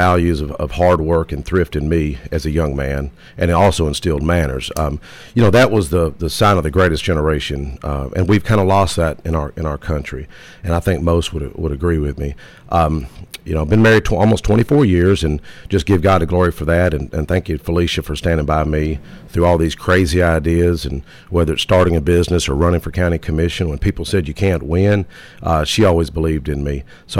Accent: Smyrna, Tennessee, United States; I was born and raised right there in Smyrna, at Seward Air Force Base.

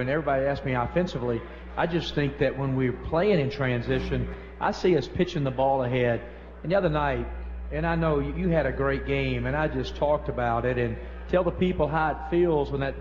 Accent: Mississippi, United States; and so, you know, I'm from Mississippi, so I just told him I'd eaten chitlins

